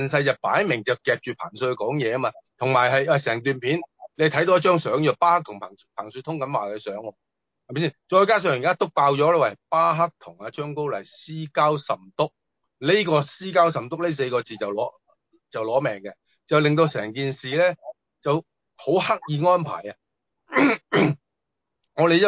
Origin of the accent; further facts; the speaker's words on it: Maoming, Guangdong, China; 因为佢喺高邀茂名嗰边啲人嚟嘅。咁我其实我嘅家乡都系嗰边嘅。